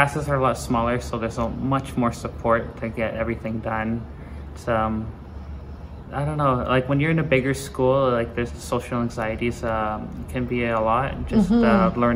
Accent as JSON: {"language": "English", "town": "Burns Lake", "region": "British Columbia", "country": "Canada", "said": "I'm from Burns Lake, BC. That's the Lake Babine Nation, Carrier, Frog Clan, and Bear Clan from there."}